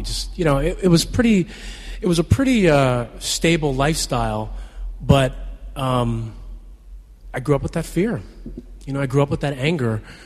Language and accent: English; Philadelphia, Pennsylvania, United States; I grew up in Philadelphia, great mom, great dad, brother, sister, well-loved, good schooling, all these things.